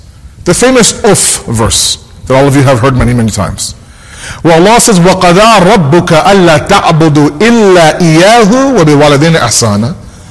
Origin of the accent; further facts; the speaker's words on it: Toronto, Ontario, Canada; in my generation growing up in Toronto, it was a communal upbringing, right?